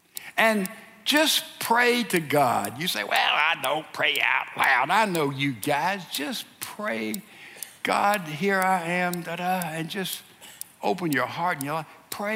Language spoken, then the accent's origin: English; Mississippi, United States; is a town in Mississippi, my home state.